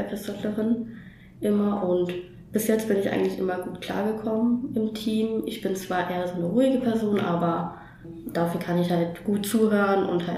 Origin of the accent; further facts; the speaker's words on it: Berlin, Germany; ich komme ja auch ursprünglich aus Berlin.